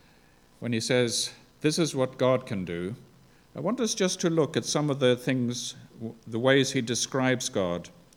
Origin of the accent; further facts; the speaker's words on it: Zambia; I grew up in Zambia, and at the time when I was growing up, there was segregation between the races.